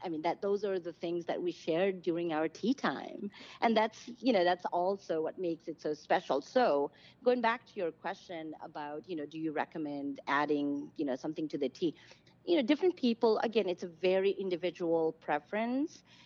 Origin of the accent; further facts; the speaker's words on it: Nepal; And really, like, you know, growing up in Nepal, we, you know, we had a two-story building.